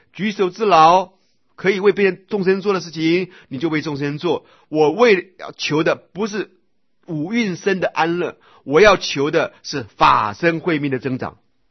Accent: China; 很好玩，他们印度人也有跟我们中国人一样的这种观念，阴阳要调和

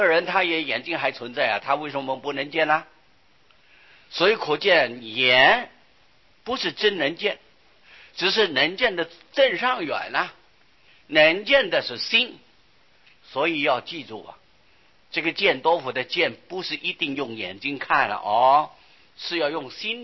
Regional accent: China; 说印度当时的说一呀、跟我们中国人的说法不一样。

